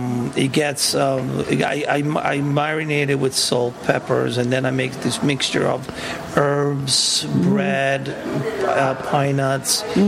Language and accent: English; Livorno, Tuscany, Italy; English is a second language; Originally, I'm from Livorno, which is near Pisa, by the port.